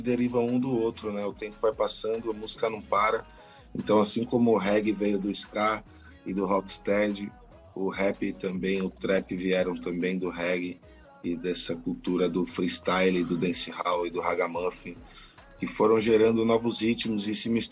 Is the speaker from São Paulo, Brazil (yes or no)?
yes; São Paulo, Brazil; Mas eu sou paulista.